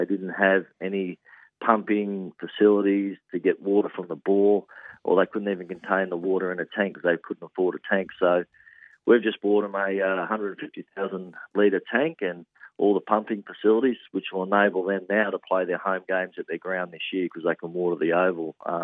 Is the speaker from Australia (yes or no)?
yes; Casino, New South Wales, Australia; I'm from Casino originally up in northern New South Wales.